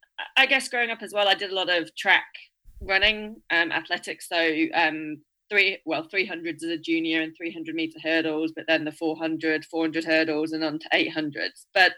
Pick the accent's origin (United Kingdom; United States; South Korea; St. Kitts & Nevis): United Kingdom; East Midlands; moved away; also born or lived in Australia; I'm actually from the UK originally. So I was born in Nottinghamshire, which is pretty much in the middle of the UK, just Midlands north of England, and grew up there, and then I moved to Australia